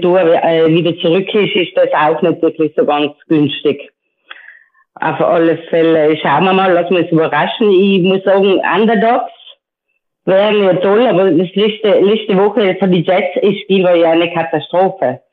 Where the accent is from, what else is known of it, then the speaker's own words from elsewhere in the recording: Italy; Ich bin aus Italien